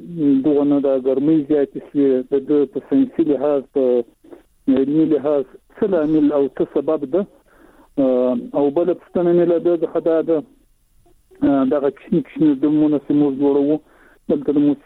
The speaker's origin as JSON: {"language": "Pashto", "region": "Zabul", "country": "Afghanistan", "said": "هم د زابل ولایت شاجیل ولسوالی."}